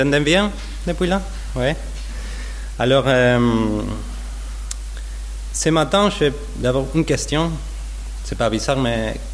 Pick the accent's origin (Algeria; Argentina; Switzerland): Argentina; French is a second language; now in France; Je viens de l'Argentine, c'est pour ça mon prénom, mon accent, ça vient de là.